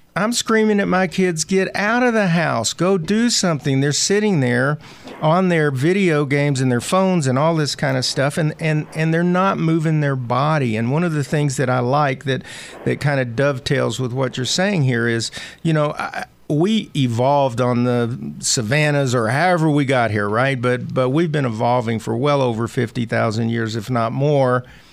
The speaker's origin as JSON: {"language": "English", "region": "the South", "country": "United States", "accent": "Southern", "said": "Sorry, my southern accent."}